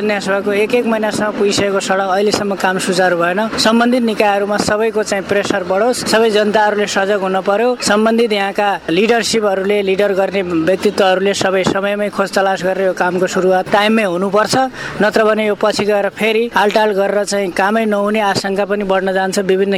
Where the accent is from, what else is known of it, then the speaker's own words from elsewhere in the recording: Bhurigaun, Lumbini Province, Nepal; श्री जगदम्ब उच्च माविको English teacher हो, मेरो घर यहीँ भुरीगाउँ हो।